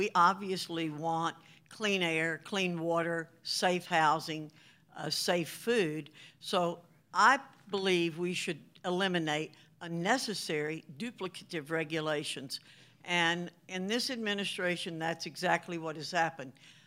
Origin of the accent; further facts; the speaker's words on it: North Carolina, United States; Growing up in Avery County and living in Watauga all my life, I am extraordinarily well aware of the importance of the Blue Ridge Parkway to this area